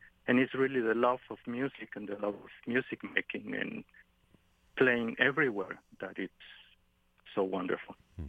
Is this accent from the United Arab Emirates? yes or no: no; Mexico; English is a second language; growing up in Mexico